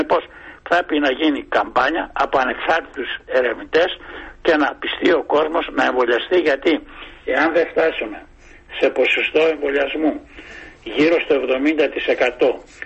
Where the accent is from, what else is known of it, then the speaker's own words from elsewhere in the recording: Drama, Eastern Macedonia and Thrace, Greece; now in Thessaloniki, Greece; γιατί κατάγομαι από τη Δράμα, έτσι, παρόλο που είμαι στη Θεσσαλονίκη αυτή τη στιγμή